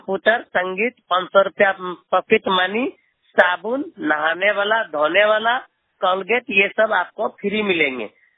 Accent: Amarpur, Bihar, India; घर मेरा सजतपुर दौना पोस्ट पवे थाना अमरपुर जिला बका बिहार के रहने वाला हूँ।

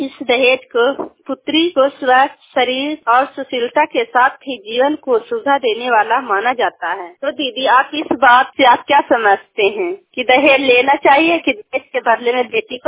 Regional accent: Kolama, India; Block Harnath Kolama गांव की रहने वाली हूँ।

